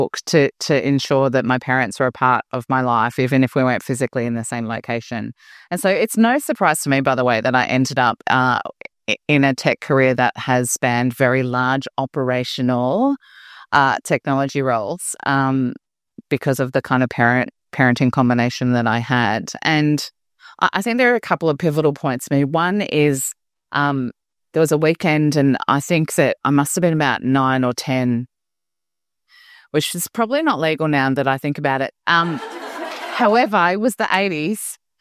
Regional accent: Geelong, Victoria, Australia; I'm from Geelong and I'm the daughter of an army sergeant and a CEO.

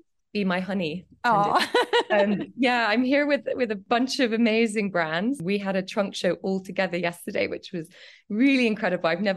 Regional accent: Cambridge, East of England, United Kingdom; I was born in Cambridge, and I grew up there, which was an amazing place to grow up in. I grew up on a farm

